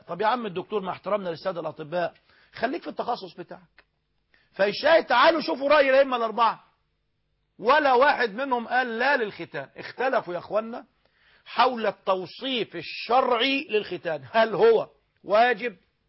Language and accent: Arabic; Egypt